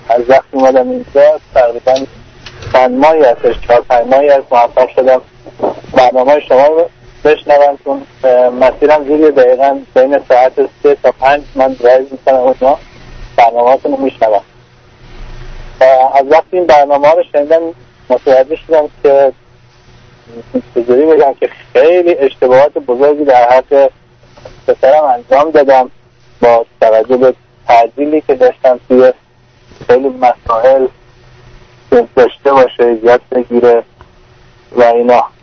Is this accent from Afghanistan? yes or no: no; Iran; moved away as an adult; من 34 سالمه، خانومم 29 سال، دقیقاً یک سال و تقریباً 2-3 ماه پیش ما برای اولین بار از ایران خارج شدیم و اومدیم اینجا.